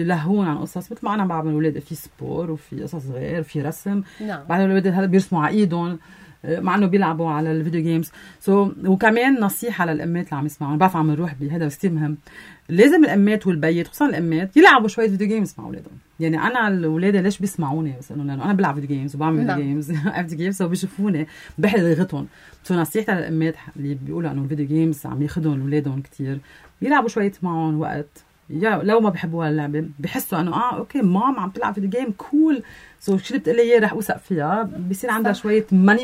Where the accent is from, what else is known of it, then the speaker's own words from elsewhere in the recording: Lebanon; أنا من لبنان